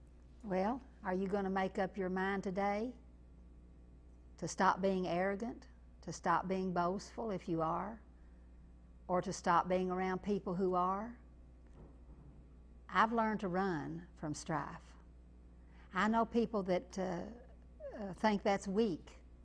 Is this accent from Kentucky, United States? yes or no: yes; Kentucky, United States; I come from Eastern Kentucky